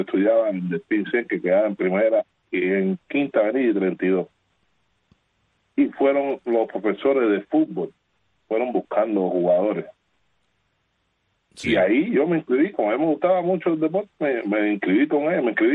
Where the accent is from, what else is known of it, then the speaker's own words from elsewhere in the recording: Havana, Cuba; Yo nací en Miramar Playa. Bueno, nací en Galicia, se llama el hospital de Mayanao, la terminal de Mayanao.